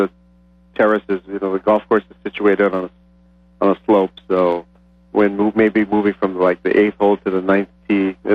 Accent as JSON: {"language": "English", "town": "Kauai", "region": "Hawaii", "country": "United States", "tie": "born or raised there", "said": "I'm also from Kauai, so we all grew up learning to love sand."}